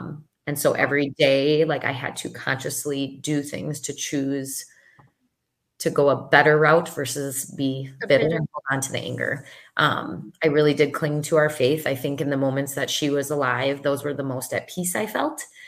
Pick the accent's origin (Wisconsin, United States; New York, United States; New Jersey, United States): Wisconsin, United States; I am from Wisconsin.